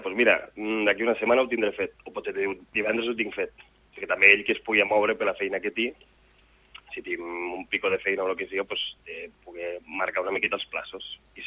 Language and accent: Catalan; L'Ametlla de Mar, Catalonia, Spain; Soc de la Cala Primo, soc de la Cala jo, i lo sabes.